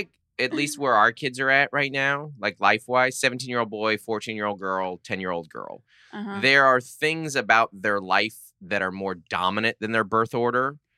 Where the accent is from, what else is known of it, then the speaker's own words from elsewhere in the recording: Seattle, Washington, United States; now in San Diego, United States; We love living in San Diego. But I'm from Seattle.